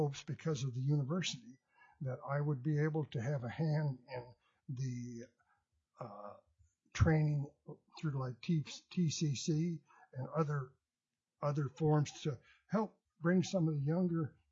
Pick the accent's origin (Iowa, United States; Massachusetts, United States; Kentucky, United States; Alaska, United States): Alaska, United States; Fairbanks; I grew up in Fairbanks, part of the public school education system.